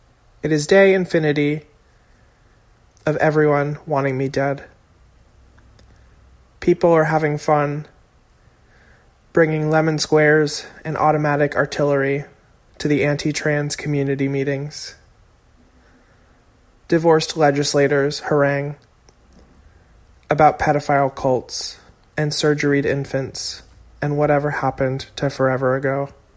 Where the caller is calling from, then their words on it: Brooklyn, New York, United States; I'm recording from Brooklyn, New York.